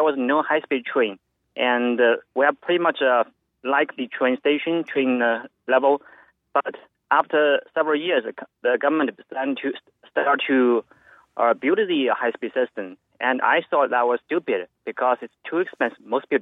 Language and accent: English; Boston, Massachusetts, United States; English is a second language; Yeah, I'm from Boston. I'm actually Chinese.